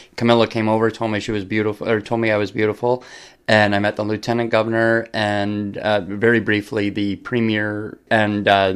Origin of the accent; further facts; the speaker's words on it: St. Thomas, Ontario, Canada; Just outside London, Ontario, St. Thomas, Ontario.